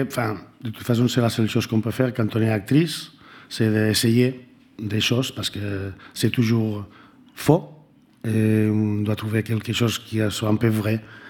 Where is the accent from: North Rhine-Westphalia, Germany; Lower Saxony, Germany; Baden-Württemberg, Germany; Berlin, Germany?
Berlin, Germany; French is a second language; Je viens de Berlin, en Allemagne.